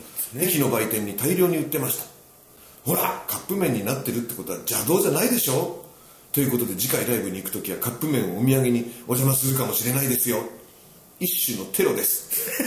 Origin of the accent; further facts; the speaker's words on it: Hyogo, Japan; 私の地元兵庫県の